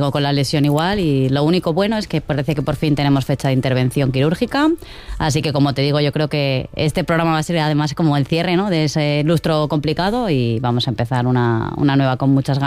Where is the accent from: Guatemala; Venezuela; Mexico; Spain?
Spain; Aragon; gracias a que soy maña y he sido terca y testaruda